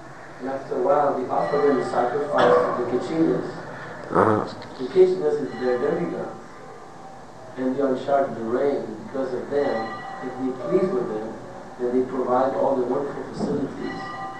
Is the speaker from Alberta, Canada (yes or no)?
no; Vancouver, British Columbia, Canada; we didn't realize it because I'm from Vancouver, and Vancouver there's so much rain.